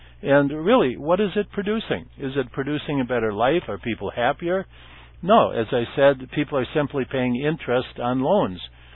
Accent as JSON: {"language": "English", "region": "Minnesota", "country": "United States", "tie": "born or raised there", "said": "I grew up in, everybody knows this, I grew up in Minnesota."}